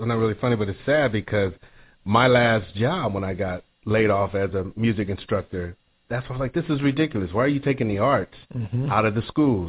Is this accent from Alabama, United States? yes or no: no; Los Angeles, California, United States; I remember growing up in South Central LA. It's like, I didn't know where to go to get this type of an education.